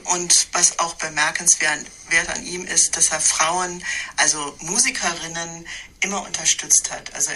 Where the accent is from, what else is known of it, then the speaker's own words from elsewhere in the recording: United States; German is a second language; moved away as an adult; now in Berlin, Germany; weil ich ja als Amerikanerin ja, Heimweh hatte.